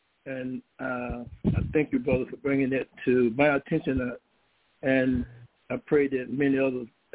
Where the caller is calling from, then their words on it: Melbourne, Florida, United States; I'm calling from Melbourne, Florida.